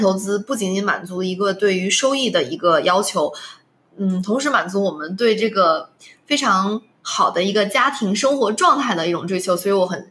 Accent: China; now in United States; 我觉得作为我们中国人当然是买过房子啦。

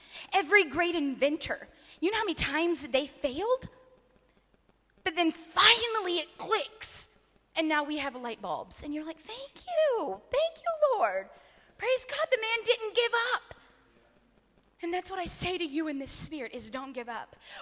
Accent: Florida, United States; I'm from Florida in the United States.

